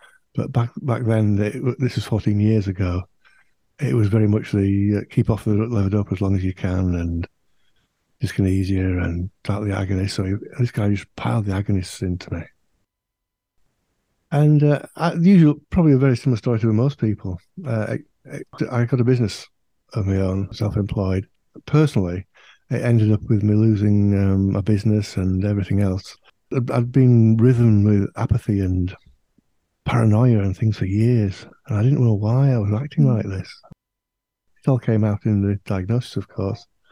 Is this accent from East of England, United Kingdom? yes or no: no; Yorkshire and the Humber, United Kingdom; North of England, near Leeds, in the county of West Yorkshire.